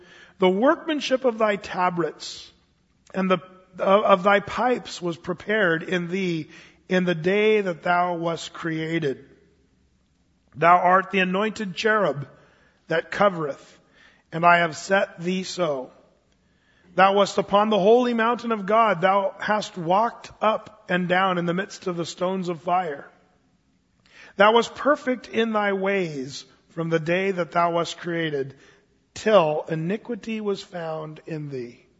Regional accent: United States; as an American in 2007, living in a prosperous country of great wealth and great power

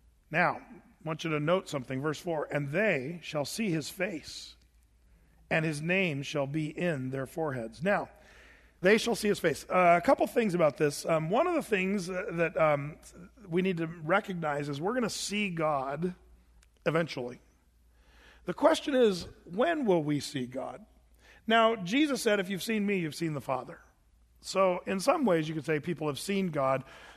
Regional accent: Medford, Oregon, United States; But see, we're from Medford, where Harry and David is. Tons of my friends work for Harry and David's.

